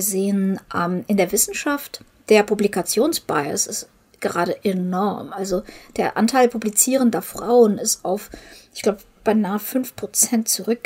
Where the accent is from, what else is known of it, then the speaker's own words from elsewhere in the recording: Ukraine; Ich komme ja aus der Ukraine und ich habe in meinem Leben viele Krisen mitgemacht.